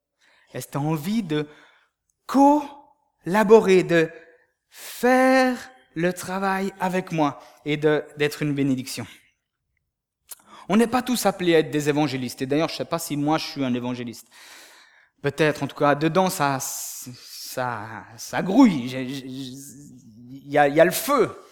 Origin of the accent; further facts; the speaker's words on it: Geneva, Switzerland; quand je dis aux gens que j'ai grandi à Genève